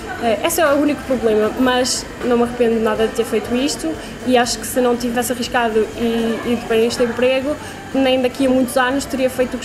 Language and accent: Portuguese; Barcelos, Norte, Portugal; faz todo o sentido eu, sendo barcelense, andando a viajar, levar um símbolo de Portugal, sendo de barcelense, levar um símbolo de Barcelos.